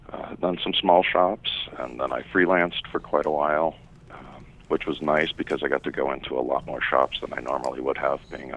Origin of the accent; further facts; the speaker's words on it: Gary, Indiana, United States; born there; now in Chicago, United States; I was born in Gary, Indiana.